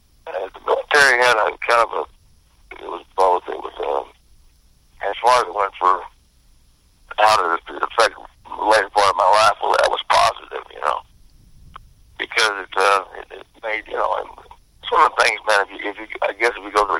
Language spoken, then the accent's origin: English; Texas, United States; also born or lived in Idaho / Kansas; Texas. Some other places too. I lived in Idaho and Kansas, but mainly in Texas. So, kind of messed my accent up pretty good, you know.